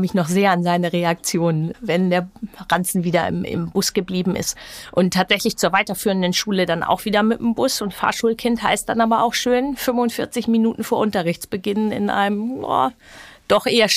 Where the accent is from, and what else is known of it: Schleswig-Holstein, Germany; born or raised there; also born or lived in Hamburg